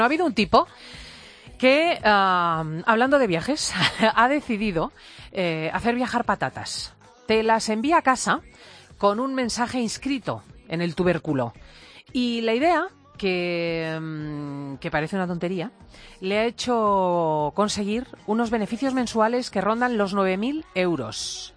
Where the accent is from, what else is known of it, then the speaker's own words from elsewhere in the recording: Spain; lo que somos los españoles